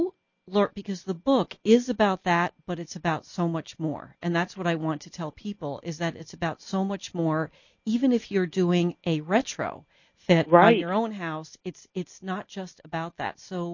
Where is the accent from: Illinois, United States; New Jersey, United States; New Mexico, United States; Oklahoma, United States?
New Jersey, United States; I think I've told you before, I'm from New Jersey. So, but I've lived here 35 years.